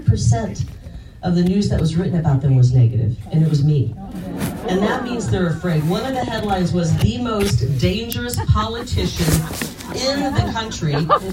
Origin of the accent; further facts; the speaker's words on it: Iowa, United States; now in Arizona, United States; And I got that from growing up in Iowa.